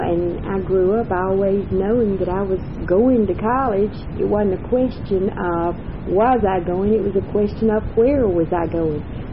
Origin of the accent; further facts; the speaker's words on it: Center, Alabama, United States; I grew up in Center, Alabama before roads were paved.